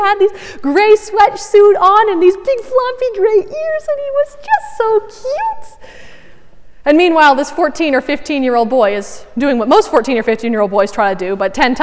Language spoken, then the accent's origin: English; Vermont, United States; Vermont's kind of a small enough place that in some ways I feel like I've come back to my hometown, even though my hometown is 45 minutes away.